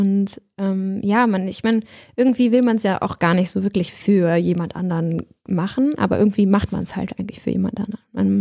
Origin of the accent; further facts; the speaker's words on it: Bad Godesberg, North Rhine-Westphalia, Germany; aber ich liebe auch viele der Straßen, vor allem in Bad Godesberg, wo ich groß geworden bin.